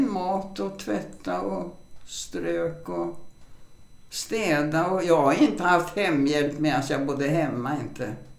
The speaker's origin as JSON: {"language": "Swedish", "town": "Grödinge", "region": "Stockholm County", "country": "Sweden", "tie": "born or raised there", "also_born_or_lived": "Närke", "said": "Det är jag i Sörmland, i Grödinge."}